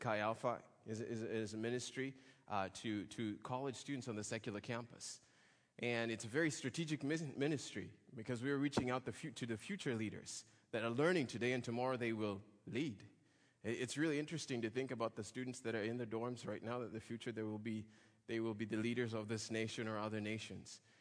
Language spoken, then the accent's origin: English; Kenya; I am from Kenya, and you know, if it was the World Cup, it would have been a different story.